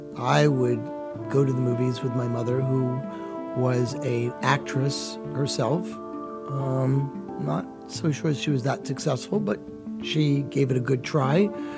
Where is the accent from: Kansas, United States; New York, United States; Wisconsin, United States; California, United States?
New York, United States; New York City; I grew up in New York City, Manhattan, circa 1960s. It was an interesting time.